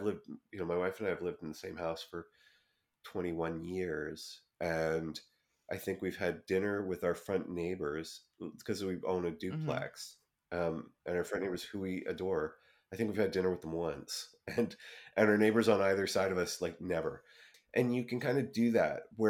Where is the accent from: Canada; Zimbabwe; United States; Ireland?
Canada; I mean, I'm Canadian, so by nature I'm left-wing.